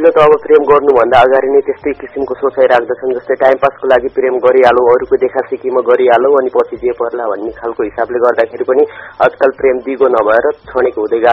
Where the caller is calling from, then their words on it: Ghorahi, Lumbini Province, Nepal; हजुर म दाङको घोराईबाट